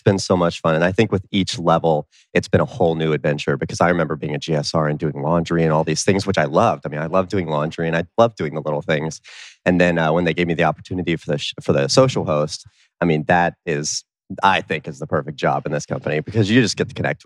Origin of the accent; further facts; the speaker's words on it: Westerville, Ohio, United States; also born or lived in New York; Yep. I grew up in the Westerville, Columbus area. And I've lived here ever since. I lived in New York for a little while doing an internship.